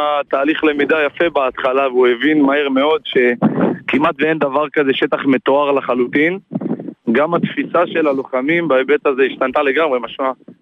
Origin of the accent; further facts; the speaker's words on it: Rosh HaAyin, Central District, Israel; now in Tel Aviv, Israel; אני מאזור דיזינגוף גורדון. אני במקור מראש העין, תל אביבי בשנתיים.